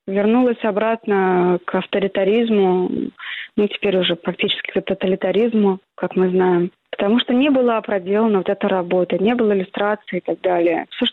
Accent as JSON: {"language": "Russian", "country": "Russia", "moved": "as an adult", "lives_now": "Warsaw, Poland", "said": "Вы знаете, я сейчас живу в Варшаве, куда мы перебрались из России."}